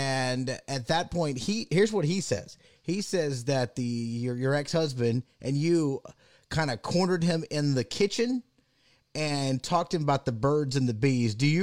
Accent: Florida, United States; now in California, United States; And I know I'm from Florida because I always wear flip-flops too. I just adjusted when I moved to California.

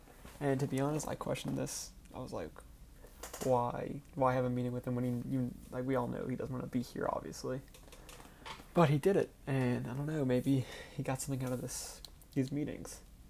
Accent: New Orleans, Louisiana, United States; the New Orleans Pelicans, who I am biased to because I'm from New Orleans and I'm a huge fan.

